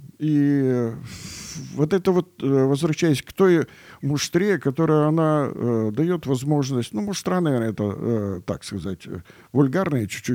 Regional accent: Kerch, Crimea, Ukraine; я мальчик приехал из Керчи, очень маленький такой крымский город

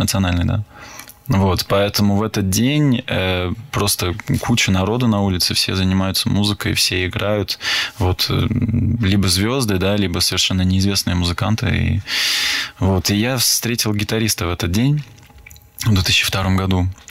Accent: Paris, Île-de-France, France; я и француз, и русский одновременно, потому что я родился и вырос в Париже, но так как мама моя русская, отец француз, она хотела, чтобы я получил русский язык, русскую культуру

